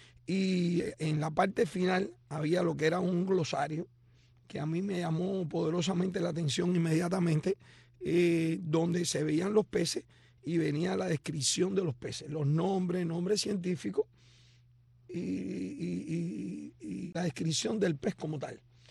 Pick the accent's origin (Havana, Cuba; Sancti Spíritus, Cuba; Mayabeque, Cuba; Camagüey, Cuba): Havana, Cuba; Regla; born there; Yo nací en un puerto de mar, nací en Regla.